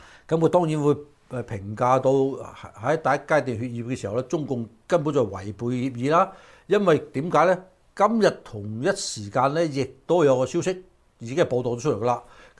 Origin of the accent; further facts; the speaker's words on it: China; 我哋中國人只能夠係靠兩雙手咧攞咗嗰啲錢翻嚟